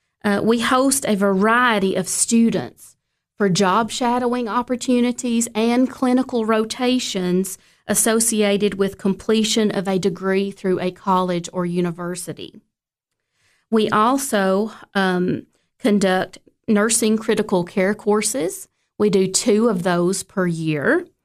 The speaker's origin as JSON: {"language": "English", "town": "Smithville", "region": "Tennessee", "country": "United States", "tie": "born or raised there", "said": "I was born and raised in Smithville, Tennessee."}